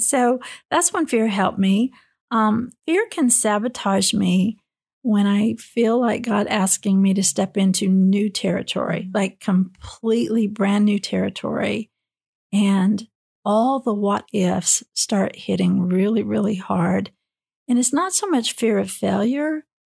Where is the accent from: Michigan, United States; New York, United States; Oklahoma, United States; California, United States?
Oklahoma, United States; You know, it's really funny because I am from Oklahoma.